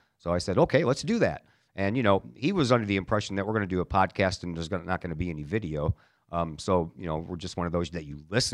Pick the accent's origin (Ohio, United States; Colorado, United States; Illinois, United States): Illinois, United States; Caseyville; Lived in Caseyville. I grew up in Caseyville.